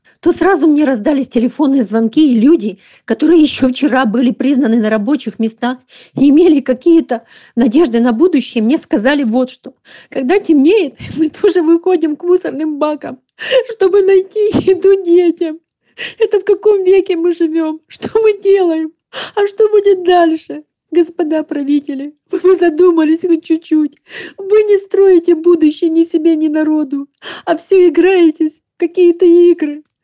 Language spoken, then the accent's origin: Russian; Ukraine; Я, как украинка, понимаю